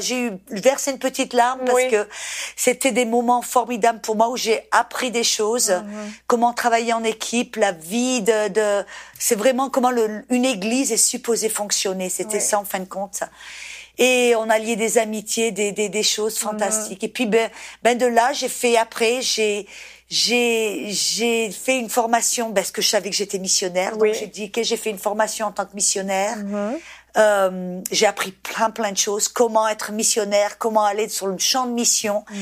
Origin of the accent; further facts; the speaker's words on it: France; en tant que Française